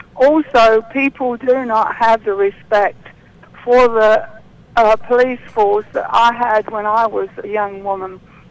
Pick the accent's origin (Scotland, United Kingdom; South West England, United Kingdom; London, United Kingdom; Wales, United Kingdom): London, United Kingdom; now in Murfreesboro, United States; I'm originally from London, England.